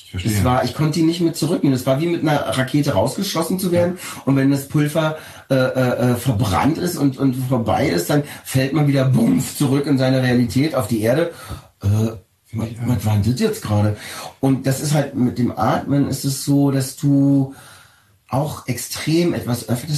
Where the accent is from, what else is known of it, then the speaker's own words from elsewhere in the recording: Berlin, Germany; Ich bin hier geboren. Ich bin Berliner.